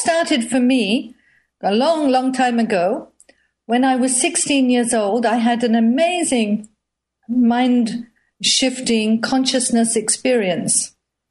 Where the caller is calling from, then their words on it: New Zealand; I'm calling in from New Zealand.